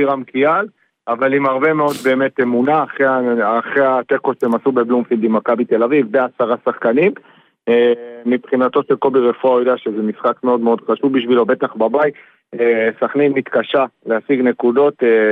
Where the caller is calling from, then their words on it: Safed, Northern District, Israel; לפי מה שאני רואה אצלנו בצפת, שנחשב יותר סוער מסכנין